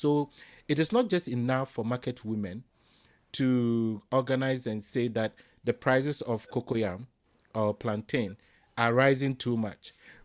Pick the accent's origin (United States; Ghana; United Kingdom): Ghana; I, as a Ghanaian, expect to be treated within Ghana in a certain way.